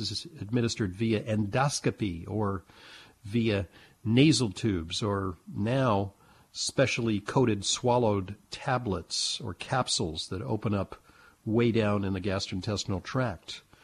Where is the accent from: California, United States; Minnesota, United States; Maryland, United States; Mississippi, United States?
California, United States; Santa Monica; This item from Los Angeles, my hometown. I grew up in Santa Monica.